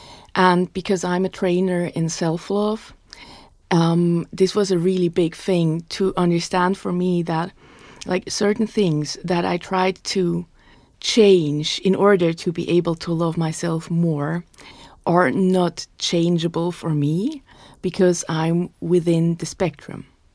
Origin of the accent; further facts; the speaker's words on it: Switzerland; first language Swiss German; English is a second language; English is not my mother tongue. It's Swiss German and German.